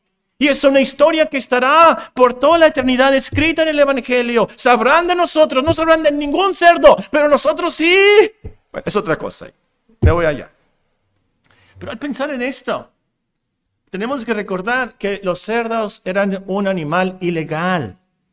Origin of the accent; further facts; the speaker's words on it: Tecpan de Galeana, Guerrero, Mexico; Yo soy de Guerrero también, hermana. ¿Cómo se dice? Que vivimos en el mismo país, vinimos de... Sí, de Guerrero, ¿verdad? Tecpan